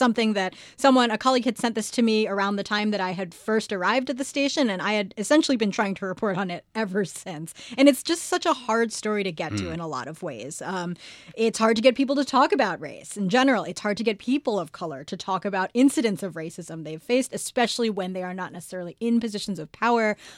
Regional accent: United States; I was someone who had been on the Cape for about 6 months and I am American.

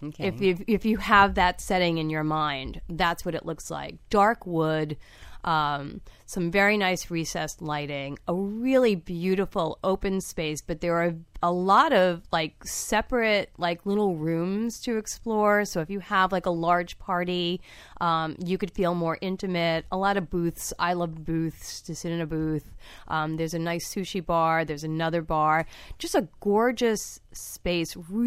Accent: Brooklyn, New York, United States; now in Fort Lauderdale, United States; So I'm from Brooklyn, and when I feel homesick, I go there because it is so Bay Ridge Brooklyn, I can't even take it.

